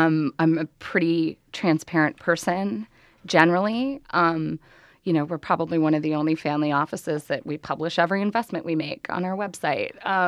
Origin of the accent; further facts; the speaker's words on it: Chicago, Illinois, United States; But I grew up in Chicago.